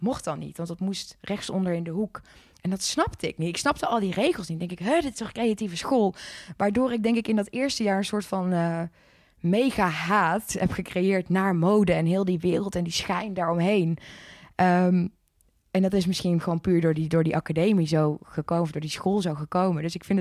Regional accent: North Brabant, Netherlands; Ik groeide op in Brabant.

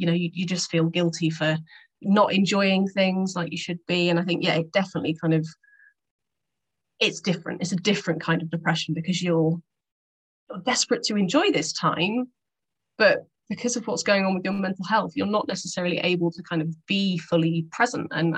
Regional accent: England, United Kingdom; I wasn't obviously from there, I'm English

